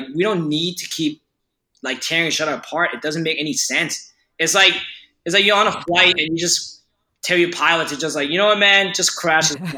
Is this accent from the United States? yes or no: no; Thailand; English is a second language; And, like, you know, like, listen, growing up in Thailand, if I get sick, my grandmother would make me, like, some nonsense remedy, and it helped.